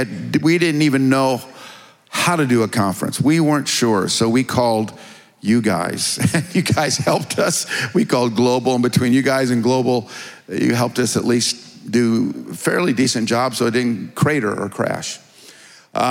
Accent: Champaign, Illinois, United States; born there; I was born in Champaign. I know, what? I was born in Champaign.

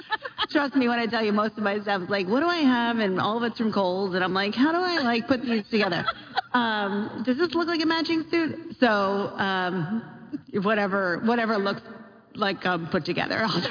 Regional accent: Wildwood, New Jersey, United States; So I grew up in Wildwood, so it's pork roll there.

